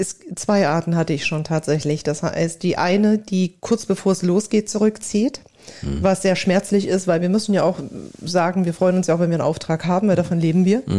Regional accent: Leipzig, Saxony, Germany; ich komme aus Leipzig

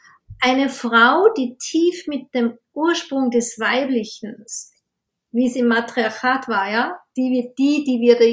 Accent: Austria; also Mutterschutz oder Karenz heißt es bei uns in Österreich

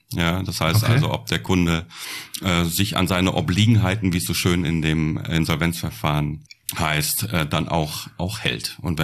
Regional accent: Northern Germany, Germany; aus meiner Heimat im Norden

